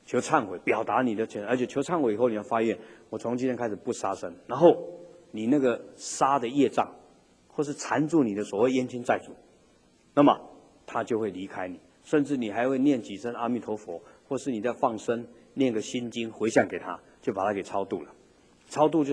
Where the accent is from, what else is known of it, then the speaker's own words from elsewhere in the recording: China; 那我们中国人是穿黑色的海青，住在寺庙里面住一天啊